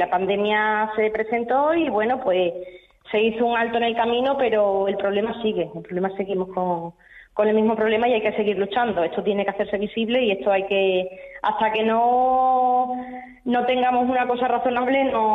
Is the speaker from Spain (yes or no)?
yes; Montijo, Extremadura, Spain; Incluso yo soy aquí de Montijo y va el de la calzada, y entonces gente por aquí que no tienen fruta a mano, fruta cerca